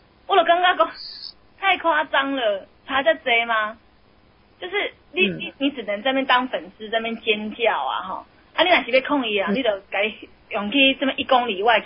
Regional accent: Taiwan; 可是真的我说听真的都听说我们台湾人吼

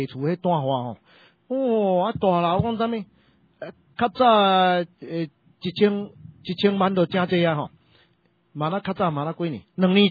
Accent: Taiwan

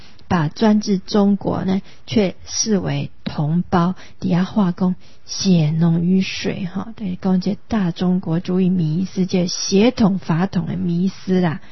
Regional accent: Taiwan; 我们台湾人在台湾这里面占八成以上

